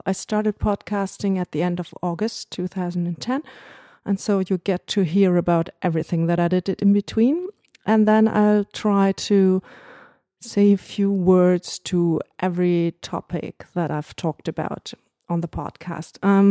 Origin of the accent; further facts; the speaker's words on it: Germany; accent: German; English is a second language; everybody will be able to listen and to hear my horrible German accent.